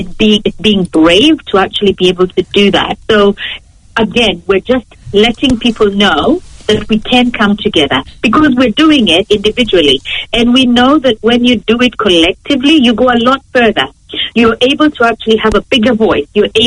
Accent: Kenya; now in New Zealand; I am a Kenyan who lives in New Zealand. I have Kenyan roots. I have Kenyan friends.

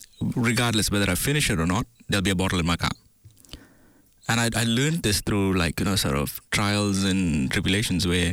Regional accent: Bangalore, Karnataka, India; growing up in India, in Bangalore, it's also called the city of pubs

